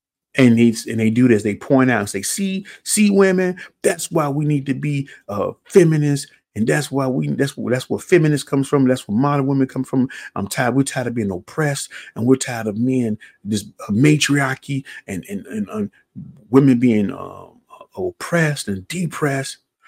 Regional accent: United States; Yeah, I'm a pastor. Yeah, I'm an American pastor.

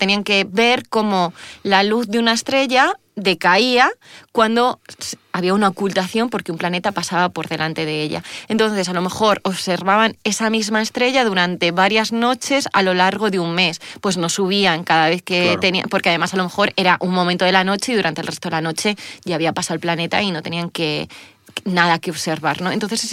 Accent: Salamanca, Castile and León, Spain; Soy de Salamanca, estudié en la Universidad de Salamanca matemáticas y cuando acabé a mí me pilló la burbuja inmobiliaria. Entonces, es que soy más mayor, aunque no parezca.

